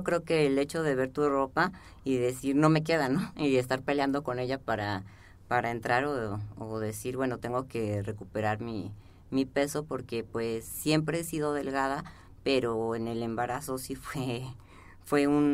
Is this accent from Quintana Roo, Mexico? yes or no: no; Mexico City, Mexico; De aquí, del DF.